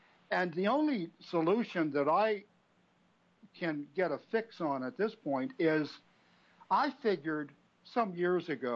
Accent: Virginia, United States; Of course, now we are talking about my home state, and there's still a fair number of stupid people in Virginia

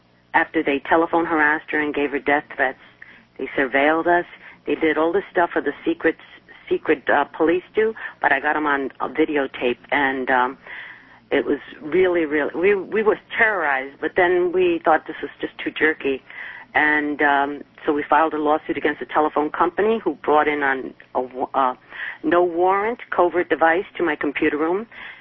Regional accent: New York City, New York, United States; And I'm originally from New York City. I'm a Latina.

